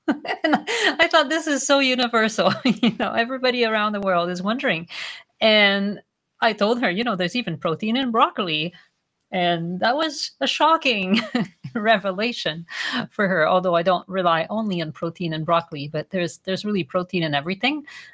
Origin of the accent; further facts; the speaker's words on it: Quebec, Canada; English is a second language; I'm from a French background. I'm from Quebec, not from France.